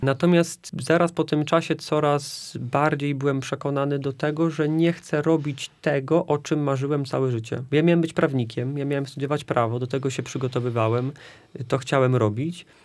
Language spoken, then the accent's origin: Polish; southern Poland, Poland; bardzo lubię chodzić po górach, bo jestem z południa Polski.